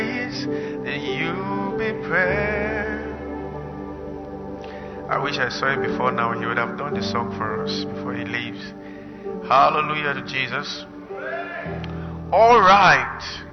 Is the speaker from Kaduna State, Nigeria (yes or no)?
yes; Kaduna, Kaduna State, Nigeria; It's someone I grew up with in Kaduna, is a pastor.